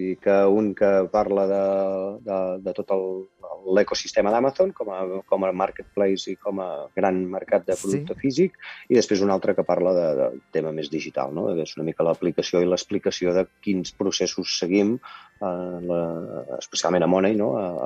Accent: Vic, Catalonia, Spain; jo sóc molt de Vic, biguetà, i no volia anar a estudiar a Barcelona

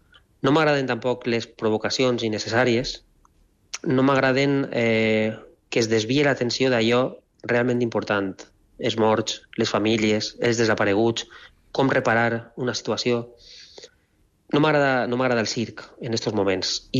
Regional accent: Valencian Community, Spain; Jo crec que ahir no era el meu poble valencià el que va respondre d'una manera tan virulenta.

